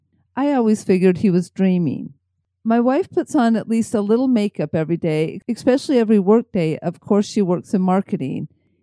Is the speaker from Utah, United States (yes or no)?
yes; Salt Lake City, Utah, United States; born there; And I was born in Salt Lake.